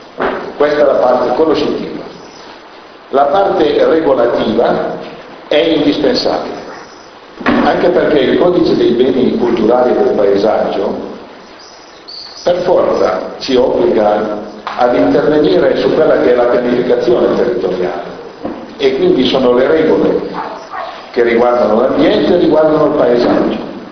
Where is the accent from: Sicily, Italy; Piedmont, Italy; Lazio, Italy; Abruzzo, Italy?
Piedmont, Italy; Isola d'Asti; Io vengo da Isola d'Asti, sono della Valle Tano e della Val Tiglione.